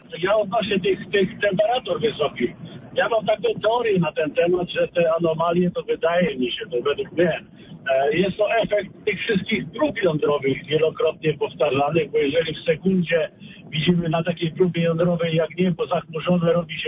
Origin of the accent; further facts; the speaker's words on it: Lower Silesian Voivodeship, Poland; bo ja jestem w ogóle z Dolnośląskiego